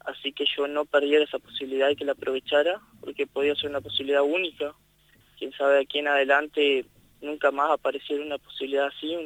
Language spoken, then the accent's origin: Spanish; Tomás Gomensoro, Artigas, Uruguay; llegó la invitación a un grupo de productores que hay acá en mi pueblo, en Tomás Comensoro